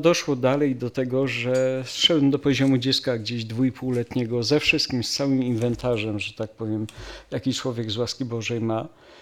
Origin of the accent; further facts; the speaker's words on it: Kraków, Lesser Poland, Poland; Jestem z Huty, z Nowej Huty, spod Krakowa, czy Kraków pod Nową Hutą.